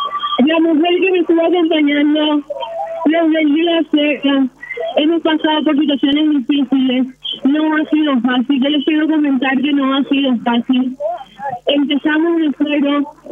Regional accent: Villarrica, Guairá, Paraguay; now in Asunción, Paraguay; Vamos a mudar a Asunción. Nosotros somos de Villarrica.

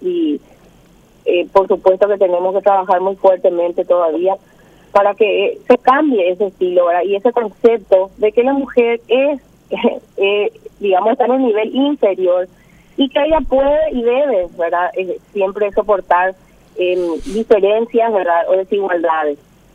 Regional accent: Paraguay; como paraguayos

